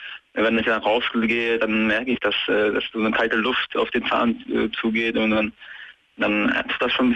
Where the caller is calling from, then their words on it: Bielefeld, North Rhine-Westphalia, Germany; Ich komme ja hier aus Bielefeld, aber ich empfange das hier über den Digitalreceiver.